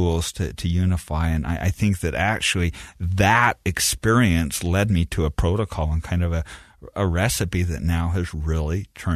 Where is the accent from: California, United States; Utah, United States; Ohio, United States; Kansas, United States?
Utah, United States; Beaver; But also growing up in Beaver, Utah, I was already the weird, nerdy, crazy kid.